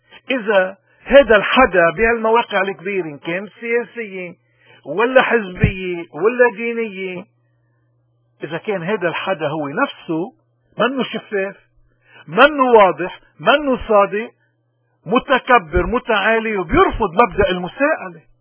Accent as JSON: {"language": "Arabic", "country": "Lebanon", "said": "الإنسان إذا بده يتعلق بشيء قادر يشوفه، ونحن كلبنانيين"}